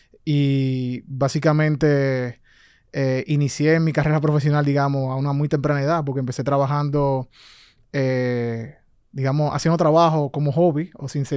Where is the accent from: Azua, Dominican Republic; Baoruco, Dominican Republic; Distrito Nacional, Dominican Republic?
Distrito Nacional, Dominican Republic; Santo Domingo; born there; Yo nací en Santo Domingo. Soy dominicano.